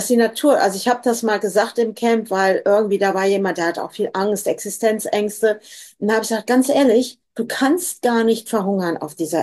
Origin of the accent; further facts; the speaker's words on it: Dillenburg, Hesse, Germany; Ja, ich komme ja aus der Ecke von Dillenburg und so ursprünglich.